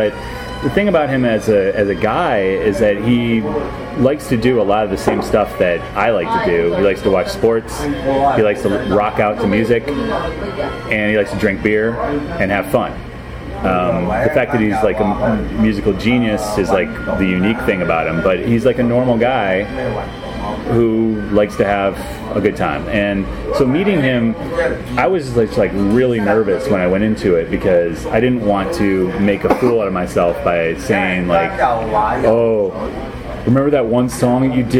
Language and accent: English; Michigan, United States; now in New York, United States; I'm from Michigan.